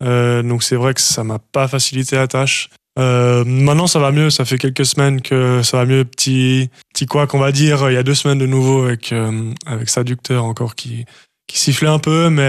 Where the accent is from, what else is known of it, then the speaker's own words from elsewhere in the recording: Vaud, Switzerland; Bah, je suis vaudois, en fait, de base.